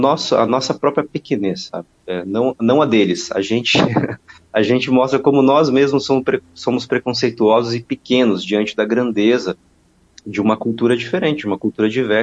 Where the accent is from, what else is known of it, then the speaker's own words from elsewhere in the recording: Paraná, Brazil; now in São Paulo, Brazil; eu sou paranaense, mas moro em São Paulo